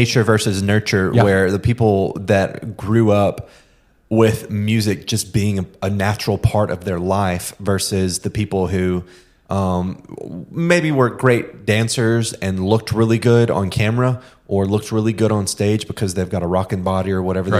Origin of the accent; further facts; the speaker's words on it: Mississippi Delta, United States; it really speaks to me because I grew up in the Delta.